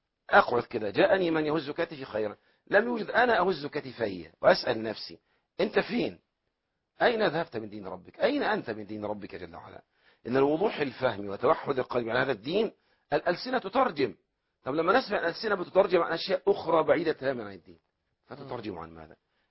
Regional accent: Egypt; أهل الكريف يقول عندنا في مصر من اعترف بذنب غفر له رب.

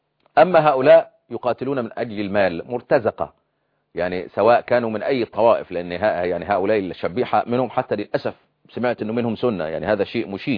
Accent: Upper Egypt, Egypt; بقت زي النبوت عندنا في الصعيد

